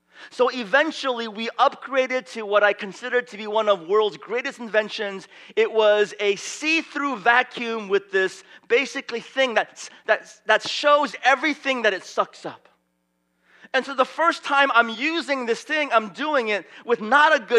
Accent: San Francisco, California, United States; Growing up in San Francisco, being mindful of the water crisis that we're in, I like to save my dishes for about 1 month.

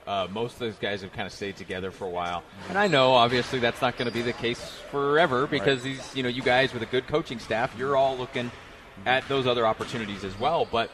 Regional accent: Colorado, United States; I'm from Eastern Colorado, so small town USA. So yeah, for me, Greeley was like the big city.

